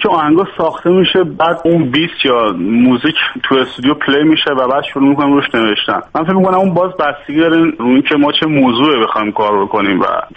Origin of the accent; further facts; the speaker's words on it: Isfahan, Iran; moved away; من خودم بچه اصفهانم و اصلا کلا اصفهان به دنیا اومدم